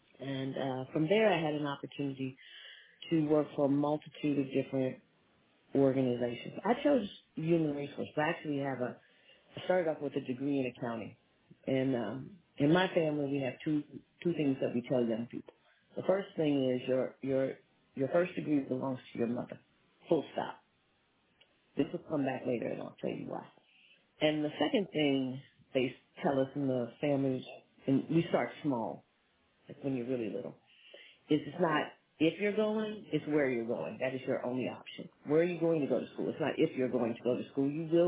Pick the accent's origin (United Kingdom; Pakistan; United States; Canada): United States; Missouri; So I'm a Midwest girl. I grew up in the Show Me State.